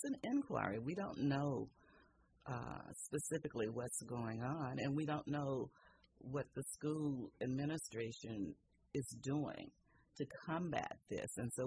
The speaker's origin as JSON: {"language": "English", "town": "Shreveport", "region": "Louisiana", "country": "United States", "tie": "born or raised there", "also_born_or_lived": "Oakland", "lives_now": "Petaluma, United States", "said": "But I was brought up in Shreveport, Louisiana. So I was brought up in the South, but I was born in Oakland, California."}